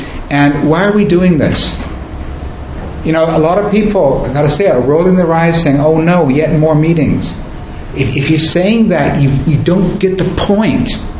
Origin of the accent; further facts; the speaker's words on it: United States; moved away; And I came from the United States, and we also had, you know, very legalistic sense of rules